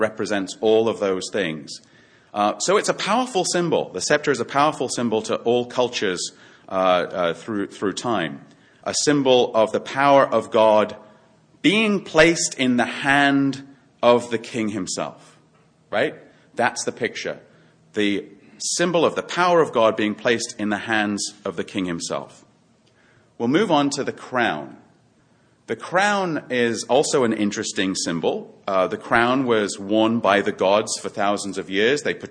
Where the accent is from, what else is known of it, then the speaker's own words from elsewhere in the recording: North East England, United Kingdom; also born or lived in Yorkshire; I grew up in Northumberland, which is at the very north of England, just north, though, of Hadrian's Wall, so I'm a split personality. I don't know whether I'm Scottish or whether I'm English, although I was born in Yorkshire, so technically I'm English.